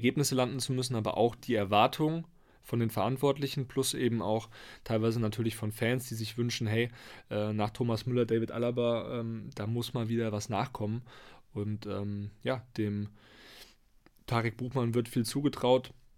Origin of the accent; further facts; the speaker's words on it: Hesse, Germany; Ich komme ja auch aus der Nähe von Frankfurt ursprünglich